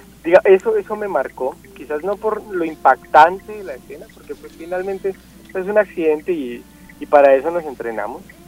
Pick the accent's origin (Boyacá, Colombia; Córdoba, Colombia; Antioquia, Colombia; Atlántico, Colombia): Boyacá, Colombia; Sogamoso; Yo no soy de Bogotá, yo soy de un municipio en Boyacá que se llama Sogamoso. Yo empecé como voluntario en Sogamoso.